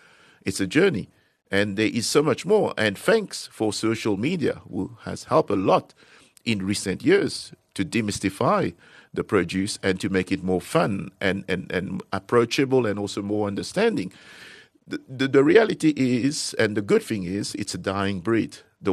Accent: Mauritius; Growing up in Mauritius, different cultures, being given the access from an early age to different cuisine

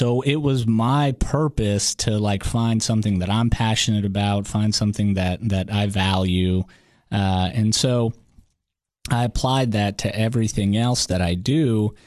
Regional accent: Atlanta, Georgia, United States; We were Russian immigrants, and it was 1994. I grew up in Atlanta, Georgia, and they were both chemists

